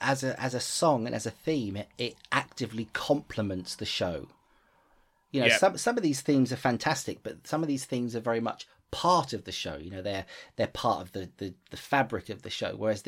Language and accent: English; United Kingdom; what we as British people tend to do when something terrible has happened.